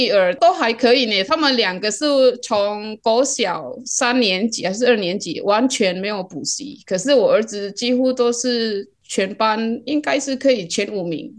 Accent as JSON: {"language": "Chinese", "region": "West Kalimantan", "country": "Indonesia", "lives_now": "Taiwan", "said": "我是加里曼丹。"}